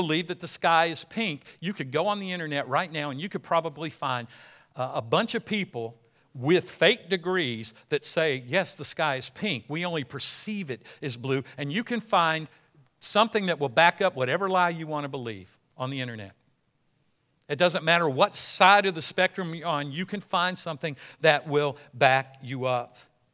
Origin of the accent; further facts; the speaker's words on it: United States; We don't need no king. We're American, you know?